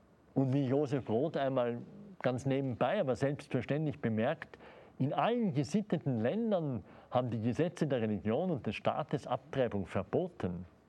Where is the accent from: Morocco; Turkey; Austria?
Austria; in meiner Heimat in Österreich vor 25 Jahren